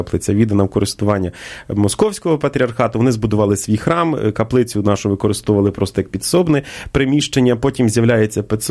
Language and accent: Ukrainian; Vinnytsia Oblast, Ukraine; От на моїй рідній Вінниччині